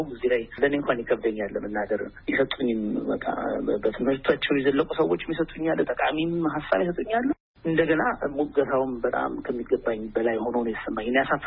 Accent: Gondar, Amhara, Ethiopia; now in United States; ተወልጄ ያደኩት ጎንደር ነው።

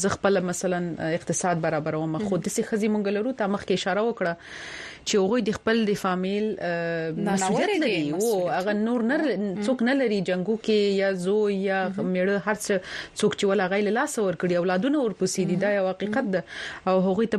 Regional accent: Paktia, Afghanistan; زه د پکتیا په یو کلی کې يم

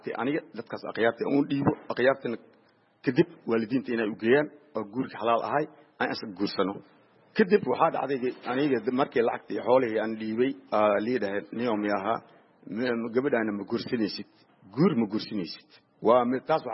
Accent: Mogadishu, Banaadir, Somalia; also born or lived in Lower Juba; waxaan ku dhashay anii jubada hoose waxaan ku soo barbaaray Muqdisho

